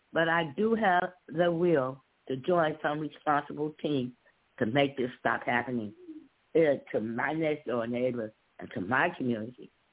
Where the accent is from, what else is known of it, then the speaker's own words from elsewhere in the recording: Chicago, Illinois, United States; I was born and raised in Chicago. I did most of my things in Chicago.